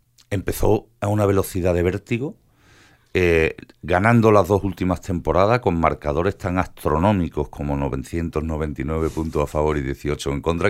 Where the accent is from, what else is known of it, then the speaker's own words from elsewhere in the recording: Jerez, Andalusia, Spain; Yo que soy de Jerez